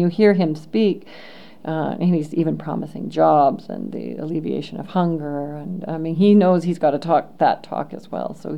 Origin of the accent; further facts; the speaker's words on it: Canada; And as a Canadian, the first thing I've ever had to do whenever I'm in a community